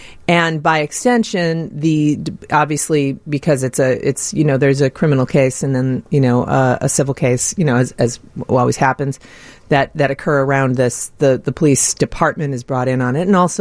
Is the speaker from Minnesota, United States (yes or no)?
no; Chicago, Illinois, United States; Yeah, I was raised here in Chicago. My parents, my father lived out in Hinsdale, and my mother lived here in Chicago.